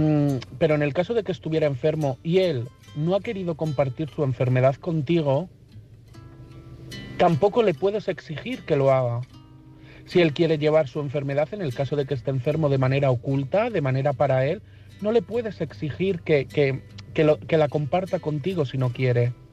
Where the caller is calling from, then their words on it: Madrid, Community of Madrid, Spain; de Madrid